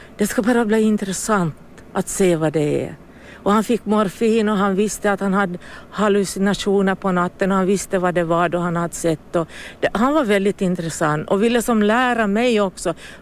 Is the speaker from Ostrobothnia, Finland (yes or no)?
yes; Närpes, Ostrobothnia, Finland; Jag är hemma från landet, jag kommer från Närpes och får tillbaka till mina rötter. Jag är ju bott i Pjelax, men nu får jag till Yttermark.